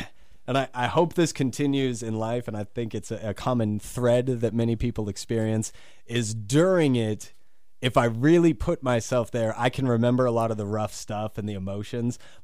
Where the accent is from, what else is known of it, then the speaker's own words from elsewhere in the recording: Branson, Missouri, United States; born and raised in Branson, 12 years senior from graduate from Branson High School. Like, this is what I knew. These are the people that I knew. I know where everything is. I'm very comfortable and very at home here.